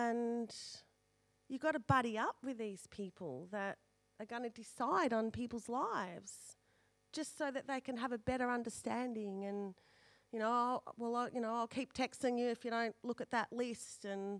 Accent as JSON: {"language": "English", "town": "Collingwood", "region": "Victoria", "country": "Australia", "also_born_or_lived": "Fitzroy", "said": "I'm from Collingwood, remember? And Fitzroy of old."}